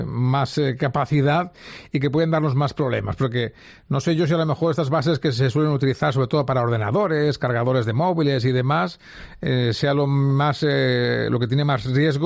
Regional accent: Valencian Community, Spain; Ya sabemos cómo somos los valencianos.

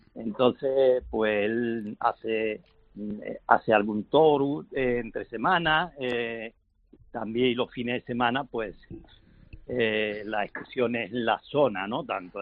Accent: Moclinejo, Andalusia, Spain; Es la pedanía donde yo nací. Yo soy de Moclinejo, de la pedanía del Bardés, donde nací.

